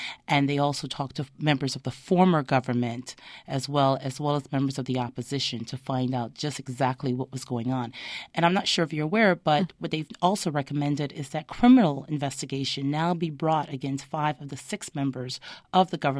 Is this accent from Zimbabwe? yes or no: no; Turks & Caicos Islands; my father's from Turks and Caicos, and I was born in Turks and Caicos.